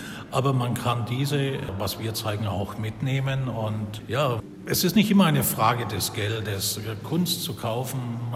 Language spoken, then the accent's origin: German; Nuremberg, Bavaria, Germany; born there; now in Michelsberg, Germany; Ich bin geboren in Nürnberg und lebe seit 2-3 Jahren etwa in Michelsberg.